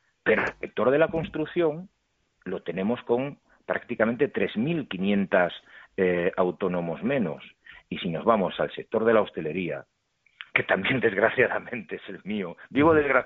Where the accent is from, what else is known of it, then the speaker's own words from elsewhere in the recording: Galicia, Spain; soy gallego, vengo del mundo del mar